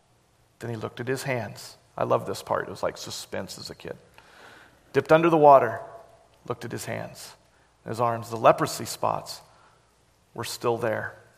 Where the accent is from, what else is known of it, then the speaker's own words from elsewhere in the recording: Cleveland, Tennessee, United States; And when they heard I was from Cleveland, Tennessee, I was like, wow.